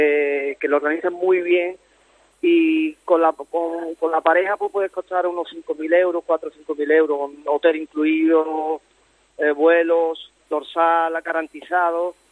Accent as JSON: {"language": "Spanish", "town": "Trigueros", "region": "Andalusia", "country": "Spain", "said": "De Trigueros, de Huelva."}